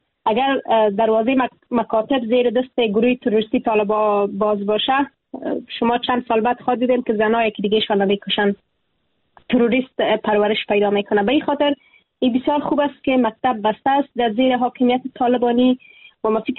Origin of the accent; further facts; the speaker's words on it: Afghanistan; moved away; اگر امروز از افغانستانم بیرون شدم در تبعید بسر می برم